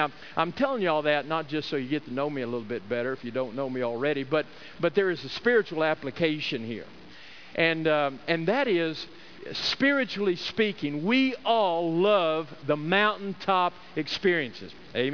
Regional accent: Odessa, Texas, United States; born there; I'm a flatlander. Honestly, I was born in Odessa, Texas. And in that part of the state known as the Permian Basin, right there in the middle.

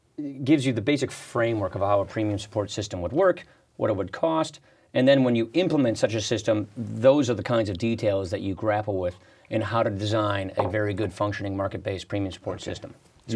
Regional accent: Wisconsin, United States; Look, I come from Wisconsin. It's a little different than California

